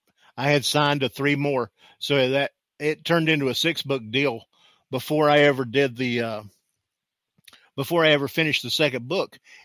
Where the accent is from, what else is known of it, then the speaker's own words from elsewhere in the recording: Florida, United States; they were headquartered in the town I grew up in Florida.